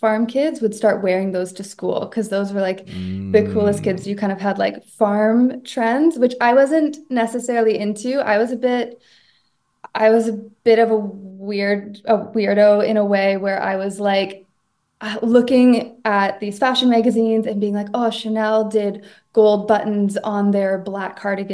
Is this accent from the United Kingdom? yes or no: no; Canada; moved away as an adult; now in Netherlands; So I grew up in like a very rural community, in Canada, where like lots of farms, lots of trees, lots of nature.